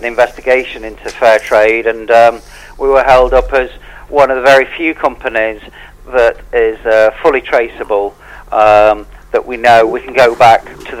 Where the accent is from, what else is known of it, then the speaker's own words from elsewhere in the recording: East Midlands, United Kingdom; No, actually, I'm from Derbyshire. I tend to work from home in Derbyshire